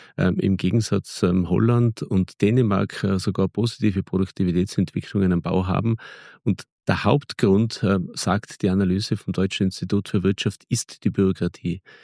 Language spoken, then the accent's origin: German; Austria; als Österreicher